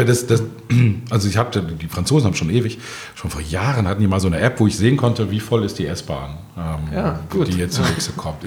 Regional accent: Bonn, North Rhine-Westphalia, Germany; Ich komme aus Bonn, gebürtig. Meine Heimatstadt und der ÖPNV, das ist eine tragische Geschichte.

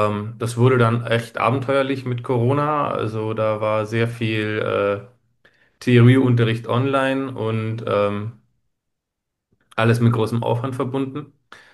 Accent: Nuremberg, Bavaria, Germany; born there; now in Erlangen, Germany; also spätestens seit ich nicht mehr als Ingenieur unterwegs bin, eigentlich alle. Bin 41 Jahre alt, geboren in Nürnberg und lebe momentan in Erlangen. Bin verheiratet und habe einen Hund.

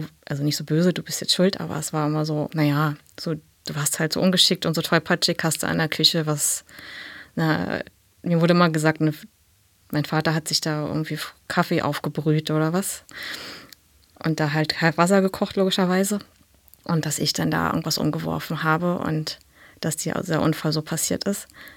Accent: East Germany, Germany; Na, ich bin in der DDR groß geworden. Da war noch DDR zu der Zeit, ja.

